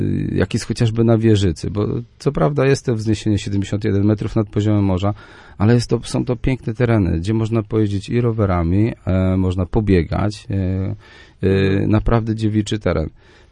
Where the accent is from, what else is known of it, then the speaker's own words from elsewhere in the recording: Słupsk, Pomeranian Voivodeship, Poland; Tak, dlatego ja tutaj powtarzam ciągle, jestem ze Słupska